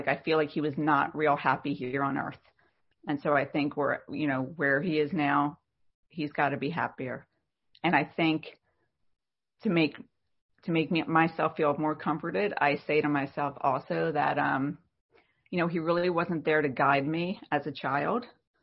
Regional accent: Norristown, Pennsylvania, United States; I am from Norristown, Pennsylvania, which is close to Philadelphia.

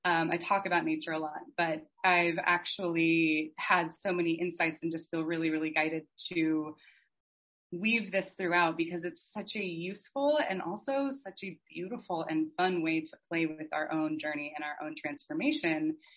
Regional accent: Pacific Northwest, United States; I grew up in the North Pacific Northwest, so I really got the four seasons, and I really had the experience of growing up in the woods

